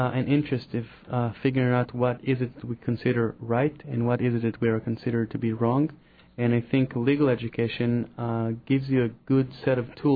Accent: Israel; English is a second language; Well, I don't think people know how similar life in Israel and America is.

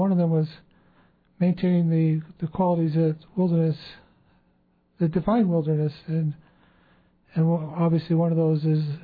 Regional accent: Ketchikan, Alaska, United States; I've had the fortune of growing up in Ketchikan in the 1970s and in the 80s

